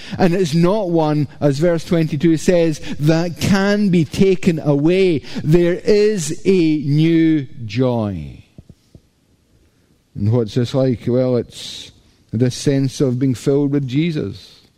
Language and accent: English; Scotland, United Kingdom; Maybe it's because I'm Scottish